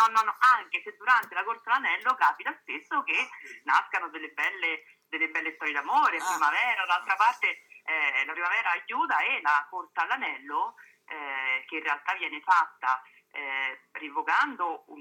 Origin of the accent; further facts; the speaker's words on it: Narni, Umbria, Italy; born there; io sono nata a Mezzule